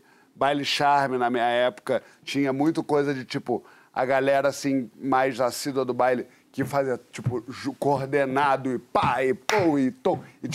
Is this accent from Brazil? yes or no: yes; Rio de Janeiro, Brazil; No meu tempo, quando eu era garoto, lá no Leme, na Prado Júnior